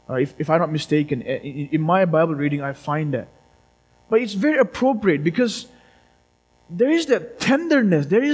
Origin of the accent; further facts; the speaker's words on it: India; And I look at, I'm from India